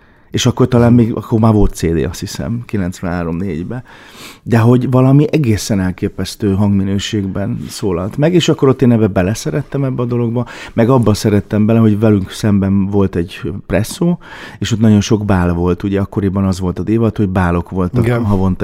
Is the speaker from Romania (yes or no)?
no; Fényeslitke, Szabolcs-Szatmár-Bereg, Hungary; also born or lived in Kisvárda; Én kisvárdai születésű vagyok. Igen, csak Fényeslitkén nőttem föl. Ugye mi ott a szlovák határhoz közel vagyunk, Sárospatak, sőt az ukrán határhoz is közel vagyunk, Záhony.